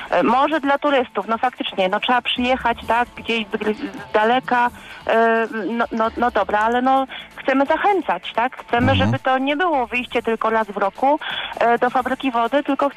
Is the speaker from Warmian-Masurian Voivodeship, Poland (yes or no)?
no; Szczecin, West Pomeranian Voivodeship, Poland; bo ja jestem z Niebuszewa